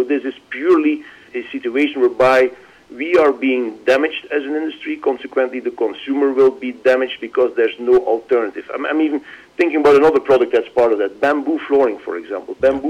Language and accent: English; Belgium; moved away as an adult; now in United States; Indeed, I'm from Belgium originally, but my country is the United States. I've been living here now for 30 years